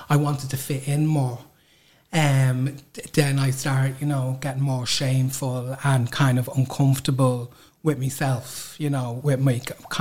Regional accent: Crumlin, Leinster, Ireland; like growing up in Crumlin as well, like, you know, you kind of had to be hard

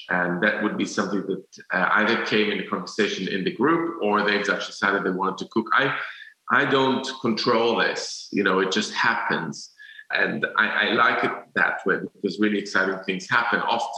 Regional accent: Jerusalem, Jerusalem District, Israel; I used to be like a purist because I grew up in Jerusalem

